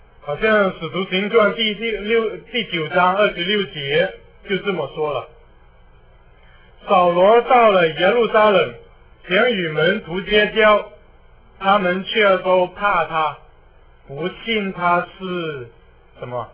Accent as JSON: {"language": "Chinese", "country": "China", "said": "我们中国人可以得救，非洲人不可以得救。"}